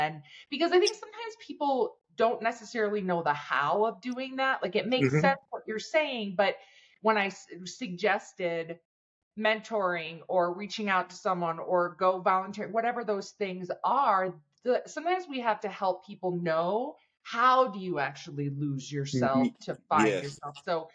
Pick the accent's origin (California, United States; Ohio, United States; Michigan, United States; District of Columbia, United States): Michigan, United States; Ann Arbor; I caught myself saying this recently about my hometown in Ann Arbor, where I actually feel different when I go back there now.